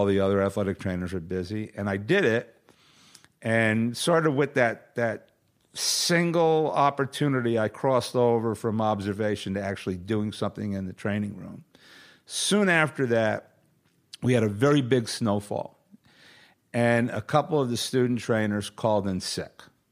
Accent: East Coast, United States; We all flew back to JFK because we're all from the East Coast to visit our families.

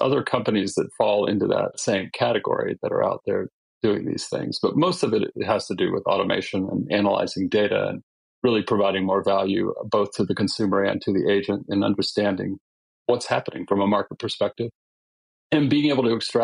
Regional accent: California, United States; You know, I'm from California, so this is going to sound a little bit of fruity nutty

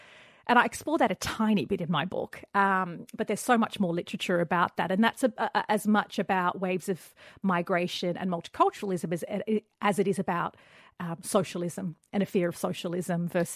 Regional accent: Sydney, New South Wales, Australia; where I grew up in Western Sydney and the Middle Eastern community

